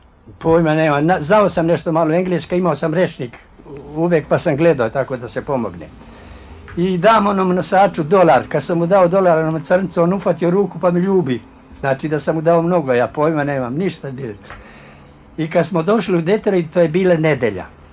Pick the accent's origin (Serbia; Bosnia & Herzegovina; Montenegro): Montenegro; Pljevlja, Pljevlja Municipality; moved away as an adult; i on me pita odakle si, kaže. Ja kažem iz Pljevalja.